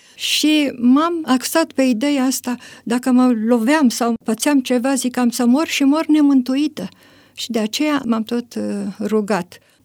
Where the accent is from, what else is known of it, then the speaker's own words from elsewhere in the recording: Bucharest, Romania; În București, în cartierul Grozăvești.